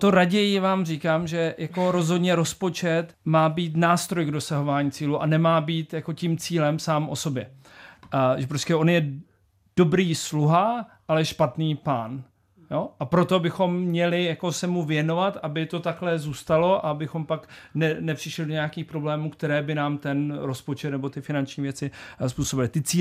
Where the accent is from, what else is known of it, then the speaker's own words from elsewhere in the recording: Kuřim, South Moravian Region, Czechia; now in Prague, Czech Republic; lidé třeba v Kuřimi, odkud pocházím, tak mají lepší podmínky se školkama a já tady v Praze taky